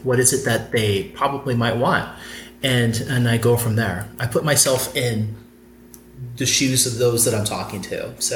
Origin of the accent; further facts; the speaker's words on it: Phoenix, Arizona, United States; also born or lived in Kansas / Minnesota / Arkansas; Yes, I am from Phoenix. However, I've also lived in all the other states, Kansas, Minnesota, Arkansas.